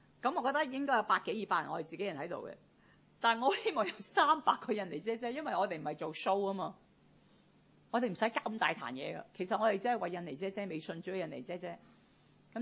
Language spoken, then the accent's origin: Cantonese; Zhongshan, Guangdong, China; 前几个月呢，我就去我的故乡中山呢是探亲，很多年没去。